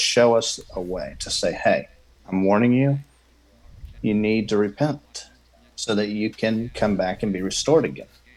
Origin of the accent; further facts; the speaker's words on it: Texas, United States; also born or lived in Louisiana; I was born in Louisiana, but still, that was the nearest NICU, but I was raised in Texas.